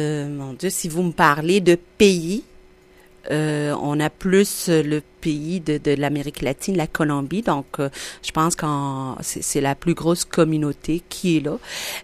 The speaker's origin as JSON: {"language": "French", "country": "Algeria", "moved": "yes", "said": "je n'ai jamais pensé qu'un jour je vais immigrer, vivre ailleurs que l'Algérie, parce que je suis algérienne d'origine. Et là, ça fait quand même, quoi, ça va faire 17 ans que je suis là. Je suis arrivée toute jeune"}